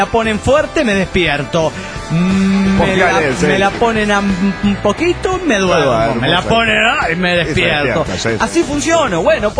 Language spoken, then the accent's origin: Spanish; Guadalajara, Jalisco, Mexico; de Guadalajara, Jalisco, México.